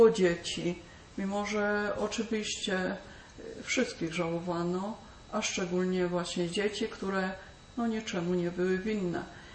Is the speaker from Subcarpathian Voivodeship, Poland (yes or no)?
yes; Markowa, Subcarpathian Voivodeship, Poland; Jestem rodowitą Markowianką.